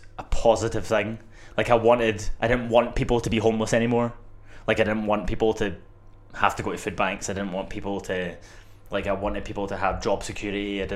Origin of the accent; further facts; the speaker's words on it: Scotland, United Kingdom; accent: Scottish; because of my Scottish accent and because when I'm passionate about something I get louder, people think that I'm really angry about these things